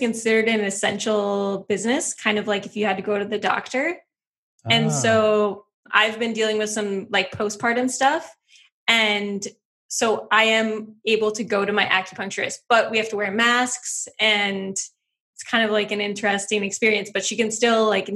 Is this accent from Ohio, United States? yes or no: no; Wisconsin, United States; I grew up in Wisconsin in the middle of nowhere. But even though we lived like out off of a country road, I was obsessed with dressing.